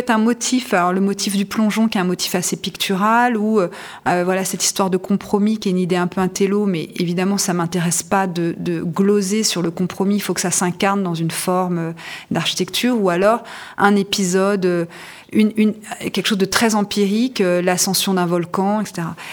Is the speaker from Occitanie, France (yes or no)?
no; Le Havre, Normandy, France; also born or lived in Toulon; Le fait que j'ai passé 18 ans au Havre, je suis née à Toulon. Je veux dire, la mer est un espace extrêmement important chez moi, y compris symboliquement, parce que je suis d'une famille où les hommes étaient marins au long cours.